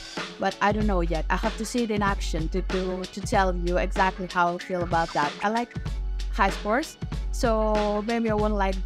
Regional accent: Athens, Attica, Greece; English is a second language; I'm from Athens, Greece.

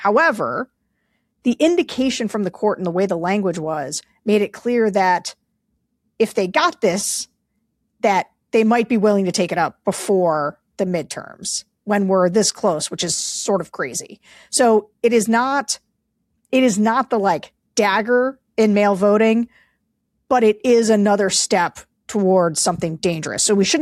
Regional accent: Pennsylvania, United States; Pennsylvania is my home state.

